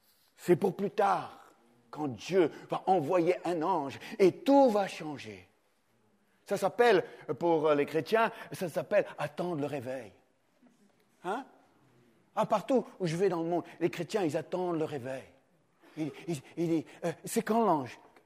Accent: Australia; En Australie, mon pays d'origine

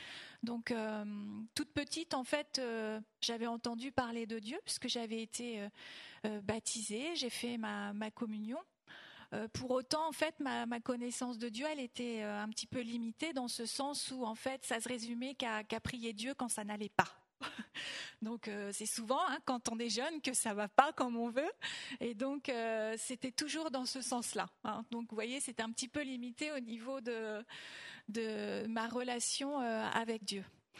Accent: Bernay, Normandy, France; Donc nous venons de Bernay, donc de Normandie effectivement

